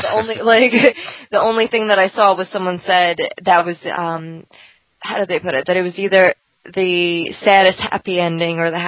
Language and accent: English; New York, United States; as a New Yorker, this episode had me throwing things at the television